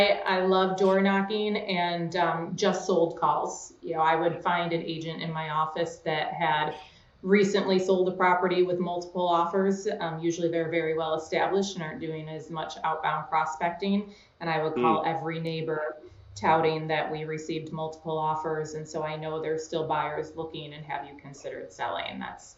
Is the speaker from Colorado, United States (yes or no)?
no; Buffalo, New York, United States; I love my hometown, but I am not a winter person and I have goals of expanding and vision outside of Buffalo.